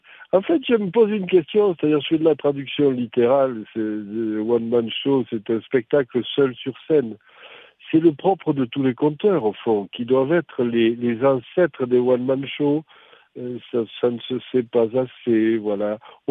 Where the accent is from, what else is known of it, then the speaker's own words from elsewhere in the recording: south of France, France; accent: Midi; Alors, et mon accent est du Midi, et j'ai cessé de jouer avec l'autre accent qui est l'accent, on va dire, l'accent télévision ou l'accent radio